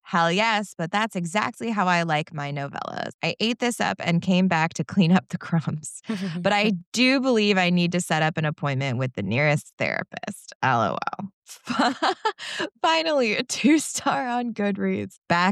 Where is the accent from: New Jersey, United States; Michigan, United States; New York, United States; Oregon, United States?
Michigan, United States; I grew up in Michigan. We definitely have winters that come in like lions, apparently.